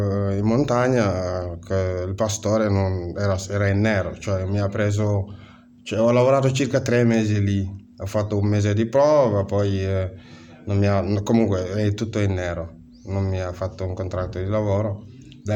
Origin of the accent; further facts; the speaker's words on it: Gambia; Italian is a second language; now in Italy; vengo dal Gambia, vivo in Italia da aprile 2014.